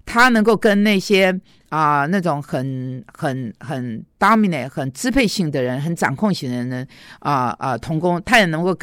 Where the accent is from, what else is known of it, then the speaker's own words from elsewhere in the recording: China; 我们中国人朋友有时候修东西根本就不要钱